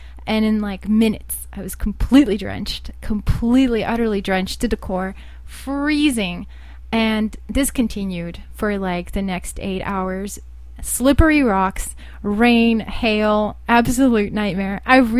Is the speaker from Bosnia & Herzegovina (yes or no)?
yes; Bosnia & Herzegovina; now in United States